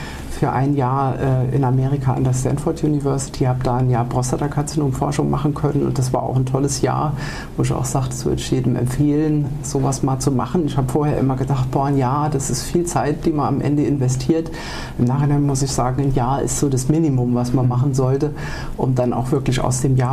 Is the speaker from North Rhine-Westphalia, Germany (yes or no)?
no; Saarland, Germany; ich bin im Saarland aufgewachsen, habe dann dort auch mein Abitur gemacht